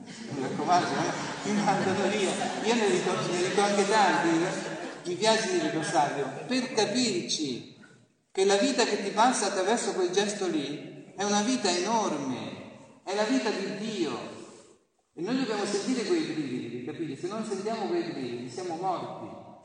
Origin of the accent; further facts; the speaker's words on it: Tolentino, Marche, Italy; vengo da Tolentino, lì nelle Marche, dove c'è il terremoto.